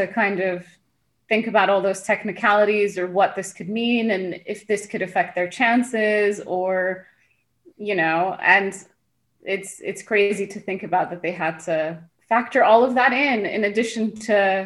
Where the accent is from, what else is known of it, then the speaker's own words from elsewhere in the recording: Los Angeles, California, United States; up in Los Angeles as refugees, just like many other Iranian and Armenian families at the time. And I grew up in Los Angeles.